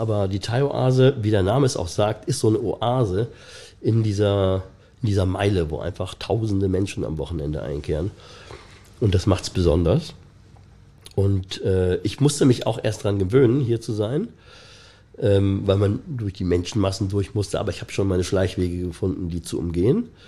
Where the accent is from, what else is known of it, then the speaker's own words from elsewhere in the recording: Osdorf, Hamburg, Germany; In meiner Kindheit, in meiner Jugend bin ich in Osdorf mit meiner Familie. Und ich bin kurz nach der Schule, beziehungsweise während der Ausbildungszeit, bin ich nach Altona gezogen, nach Ottensen. Und seitdem lebe ich da.